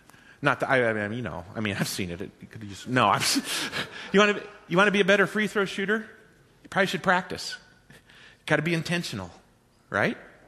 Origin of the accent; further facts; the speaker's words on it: Kansas, United States; where are you from? I go, from out past Pratt.